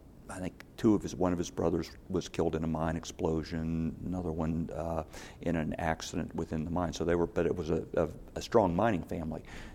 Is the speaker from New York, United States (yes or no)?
no; Pittsburgh, Pennsylvania, United States; But so I was born in 1951 in Pittsburgh.